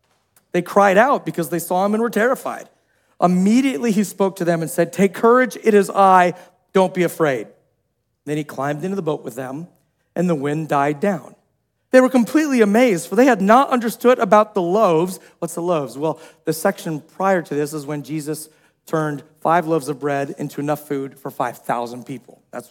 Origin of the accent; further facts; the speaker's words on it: Olathe, Kansas, United States; I grew up in Olathe, Kansas.